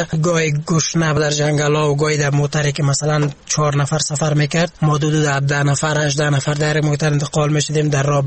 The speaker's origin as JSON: {"language": "Persian", "country": "Afghanistan", "also_born_or_lived": "Germany", "moved": "yes"}